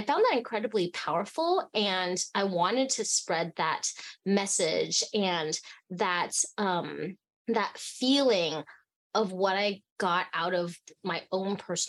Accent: Fairbanks, Alaska, United States; also born or lived in Hong Kong; so I was born in Hong Kong and I grew up in Fairbanks, Alaska. I wasn't surrounded by a lot of Asian people.

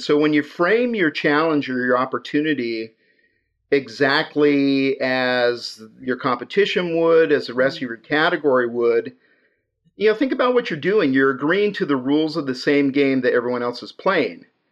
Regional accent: Idaho, United States; I'm from Idaho.

